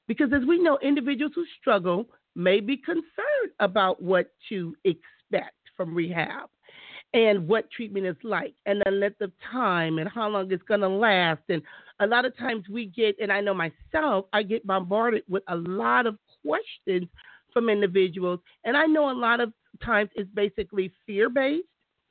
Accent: Compton, California, United States; And I had a strong dislike just growing up in Compton and seeing the things that I saw.

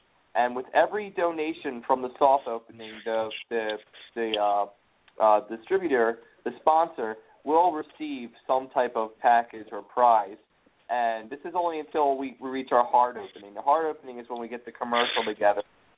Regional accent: New Jersey, United States; Let's make Atlantic City our home because we're all from New Jersey

